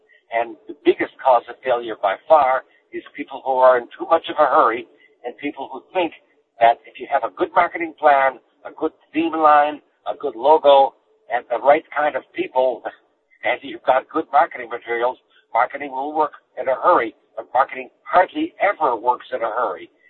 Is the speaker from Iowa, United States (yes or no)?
no; California, United States; I come from Marin County, north of San Francisco, where it costs $12.